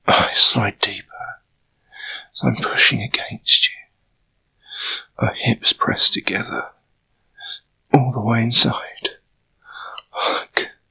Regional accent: United Kingdom; So, I hope you enjoyed your first time with a British guy.

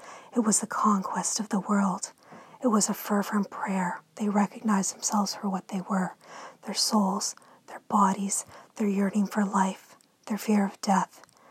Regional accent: Eastern Canada, Canada; Two, where are you from in the world? I'm from Eastern Canada.

